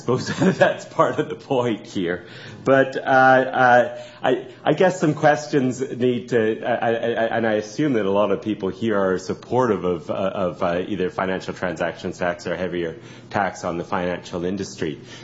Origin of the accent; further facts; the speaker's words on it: Canada; I want to apologize as a Canadian for the actions of our government